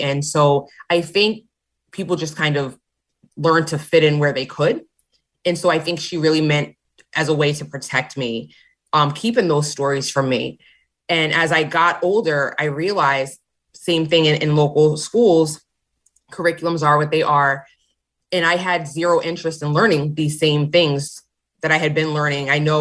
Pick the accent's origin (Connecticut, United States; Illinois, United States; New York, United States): Connecticut, United States; New London; So I grew up in New London. A lot of my family has been here for some time.